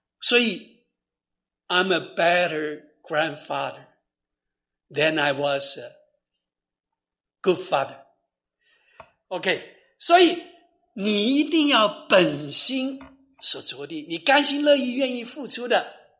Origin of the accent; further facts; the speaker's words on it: China; 那我说你不知道我们中国人呢、啊，我付不起，我自己拿钱付你。